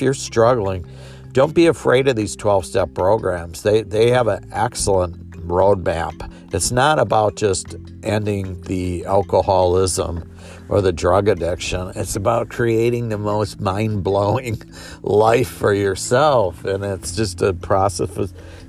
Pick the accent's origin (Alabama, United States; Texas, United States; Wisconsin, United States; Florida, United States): Wisconsin, United States; Milwaukee; that happened in my hometown, by the way, last night.